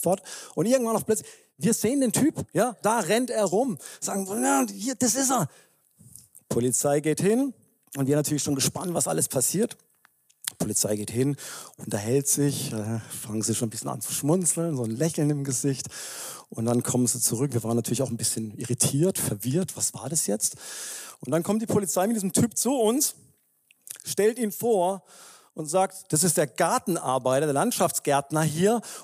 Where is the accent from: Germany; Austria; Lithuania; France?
Germany; Baden-Württemberg; in dem Ort, wo ich groß geworden bin, das ist so im süddeutschen Raum, so 30 Kilometer südlich von Freiburg.